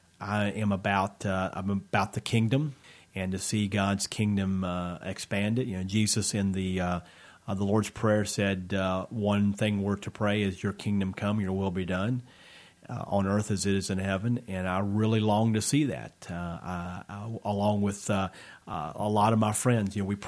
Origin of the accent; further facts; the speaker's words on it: Harrisonburg, Virginia, United States; we did an event here in Harrisonburg. So it was kind of neat to come back to my hometown and do something there.